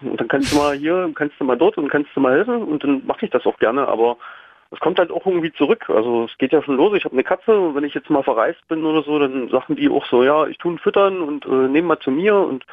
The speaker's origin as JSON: {"language": "German", "region": "Saxony", "country": "Germany", "lives_now": "Dresden, Germany", "said": "Ich komme aus Kabenz, das ist eine Kleinstadt bei Hoyerswerda, und bin dann nach Dresden gezogen."}